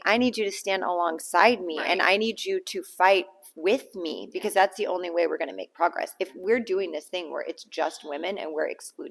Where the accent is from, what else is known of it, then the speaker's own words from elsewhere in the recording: California, United States; I grew up in Southern California.